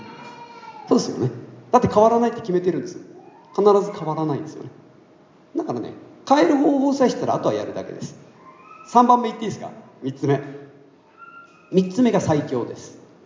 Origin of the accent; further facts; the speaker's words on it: Osaka, Japan; born there; also born or lived in Fukuoka / Kagoshima / Okinawa / Ehime; 僕今までの人生では引っ越しか、俺引っ越し何回したんだろう。大阪生まれの福岡、鹿児島、沖縄、もう一回福岡、四国の愛媛、東京、埼玉、群馬、山形、宮城、青森、宮城、東京、東京の中で2回引っ越し、ちょっと何回か忘れましたけど、まあ20〜30回。